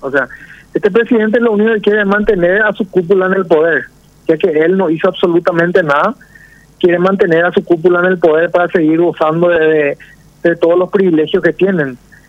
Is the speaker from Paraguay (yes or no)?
yes; Paraguay